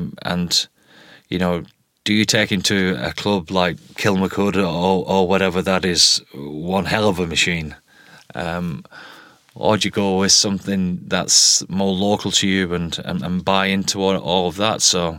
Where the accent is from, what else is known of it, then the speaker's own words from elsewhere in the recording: North West England, United Kingdom; I was brought up in Lancashire